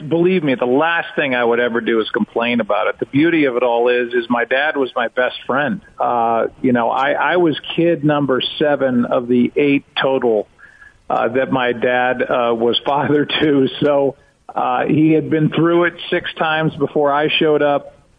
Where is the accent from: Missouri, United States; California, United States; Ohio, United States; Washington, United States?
Missouri, United States; St. Louis; especially here in St. Louis where I live. For a certain segment of the population, especially in my hometown, I will always be